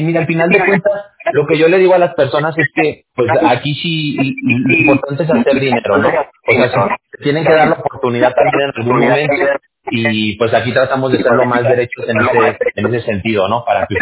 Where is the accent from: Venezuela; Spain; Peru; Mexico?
Mexico; now in California, United States; yo estoy en Estados Unidos, yo estoy en California, yo soy mexicano, yo nací en México, pero yo ya tengo 12 años viviendo aquí en California